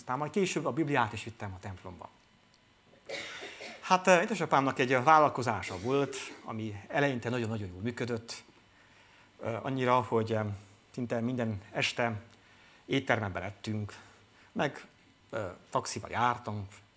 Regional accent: Târgu Mureș, Mureș County, Romania; Is, mert Marosvásárhelyről származom

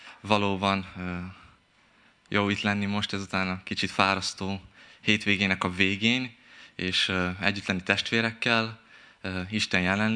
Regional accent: Sălard, Bihor, Romania; also born or lived in Oradea; egyetemen vagyok itt, és tanulmányomat végzem, de pontosabban szalárdi származású vagyok.

